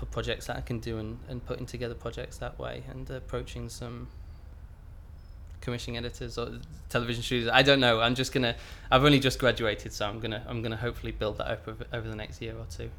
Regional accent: Teesdale, North East England, United Kingdom; Mainly in Teesdale, in County Durham, in the middle of nowhere, up near High Force.

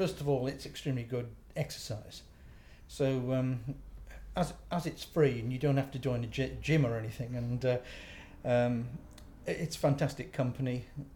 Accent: Wales, United Kingdom; now in England; I come from a place called Church Eaton, which is a small village just outside Stafford. So that's where I've lived for about the last 40-odd years. Originally, I come from South Wales.

